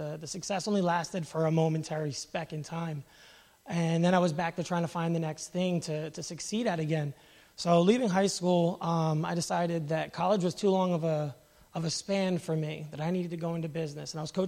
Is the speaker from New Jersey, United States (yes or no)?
yes; New Jersey, United States; I am 33 years old, and I'm from New Jersey.